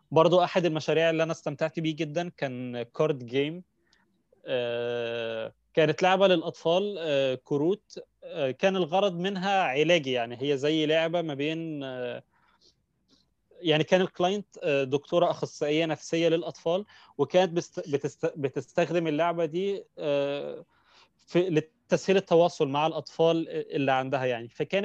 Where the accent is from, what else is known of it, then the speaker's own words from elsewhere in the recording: Egypt; كان عندنا في مصر مجلات كتير